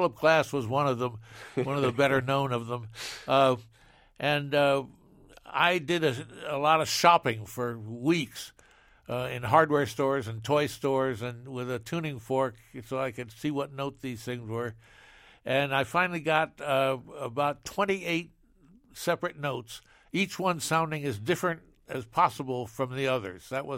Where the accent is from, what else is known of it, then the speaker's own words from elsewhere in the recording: Midwest, United States; now in New York, United States; when I finally got to move to New York, I grew up in the Midwest and finally got to New York